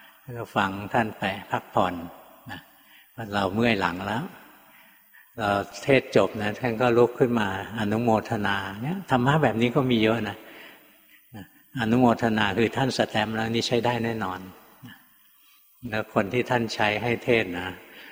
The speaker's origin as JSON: {"language": "Thai", "region": "Bangkok", "country": "Thailand", "said": "เราเป็นคนกรุงเทพในขณะที่ครูบาอาจารย์อยู่อีสานอยู่ภาคเหนืออยู่ตั้งไกล"}